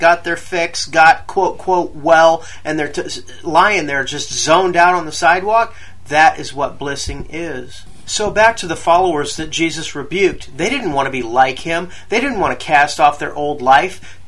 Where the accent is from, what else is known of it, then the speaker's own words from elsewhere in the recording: Quad Cities, United States; We were talking about Carrie Lake coming from my hometown, the Quad Cities